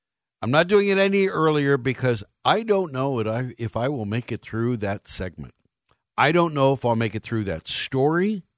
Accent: Estonia; English is a second language; now in United States; I'm from Estonia. Even if I'll be on ESPN, nobody will know me, so I will still jump.

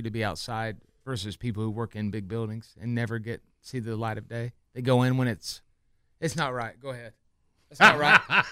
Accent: United States; I'm American.

